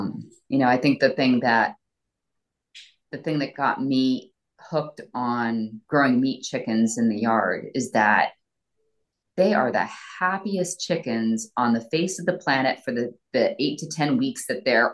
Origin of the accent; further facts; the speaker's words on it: New Jersey, United States; now in Massachusetts, United States; I kind of grew up with it. Yeah. And I came up from New Jersey, which is the garden state, and came up to Massachusetts.